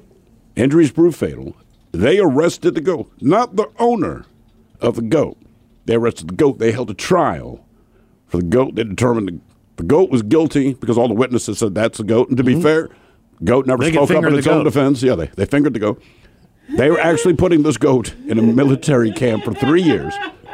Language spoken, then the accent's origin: English; Bronx, New York, United States; The Bronx, like, I'm from the Bronx, F you!